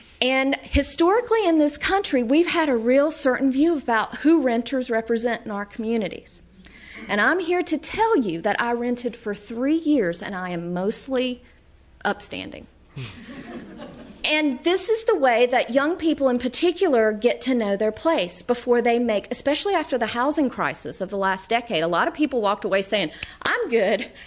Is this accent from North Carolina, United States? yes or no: yes; North Carolina, United States; And, of course, I grew up in North Carolina. And that means, one of the things that means is when you see people, you say hi.